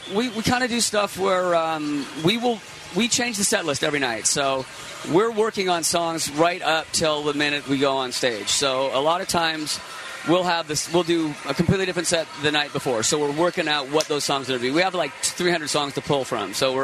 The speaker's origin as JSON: {"language": "English", "town": "Seattle", "region": "Washington", "country": "United States", "tie": "born or raised there", "said": "Well, I grew up here. I grew up in Laurelhurst, went to Roosevelt High School. I'm a product of Seattle, Washington."}